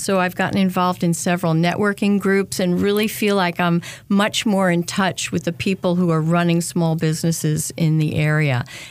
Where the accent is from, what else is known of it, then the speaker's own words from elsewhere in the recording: New Jersey, United States; I'm from New Jersey. Grew up in the Northeast. And when I wanted to go to college, I chose to come to North Carolina.